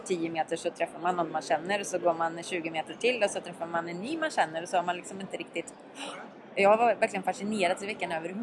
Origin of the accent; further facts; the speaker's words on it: Tibro, Västra Götaland County, Sweden; Inredia då håller ju hus i Tibro, där jag kommer ifrån.